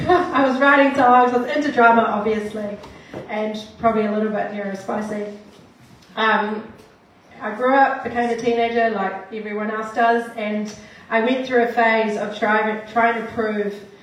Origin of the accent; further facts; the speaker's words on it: Auckland, New Zealand; born there; I was born in South Auckland. I am a pastor's kid, the oldest of three. I grew up in the church.